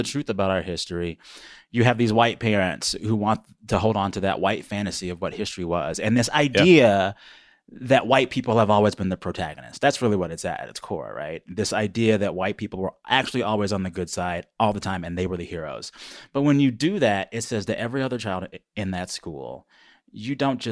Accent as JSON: {"language": "English", "town": "San Antonio", "region": "Texas", "country": "United States", "tie": "born or raised there", "said": "I grew up in San Antonio, Texas. And when I was a kid, San Antonio had about 5 military bases just in the city."}